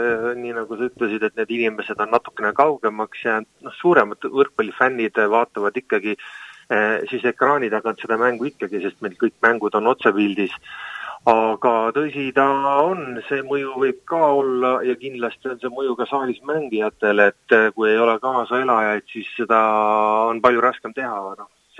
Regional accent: Saare County, Estonia; born or raised there

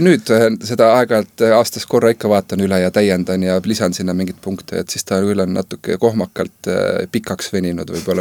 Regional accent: Põlva, Põlva County, Estonia; now in Saaremaa, Estonia; me oleme tegelikult pärit jah, nii-öelda Lõuna-Eestist, Tartust, preelavad nad praegult, aga mina isegi tulen täitsa Põlvast.

